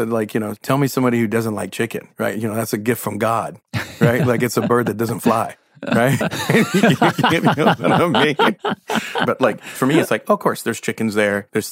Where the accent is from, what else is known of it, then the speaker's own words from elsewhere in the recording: San Antonio, Texas, United States; you know, I grew up in San Antonio, Texas.